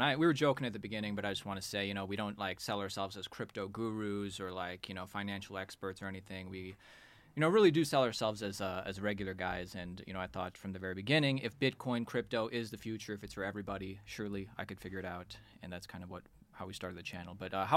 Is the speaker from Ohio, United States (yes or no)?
yes; Cleveland, Ohio, United States; We're from the Cleveland area, which is different, but definitely Columbus and Cleveland, two best parts.